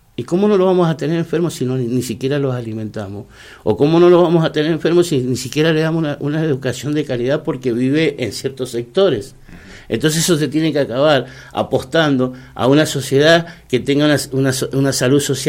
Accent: Luján, Buenos Aires Province, Argentina; también nos mueve es que somos lujaninos nacidos en Luján. Y siempre apostamos por Luján. Nunca nos fuimos de Luján. Caminamos las calles de Luján cada día de nuestras vidas

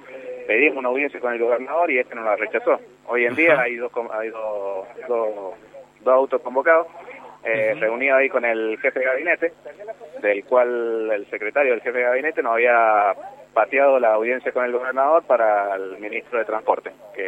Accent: Guaymallén, Mendoza, Argentina; Yo vengo de acá de Guaymallén.

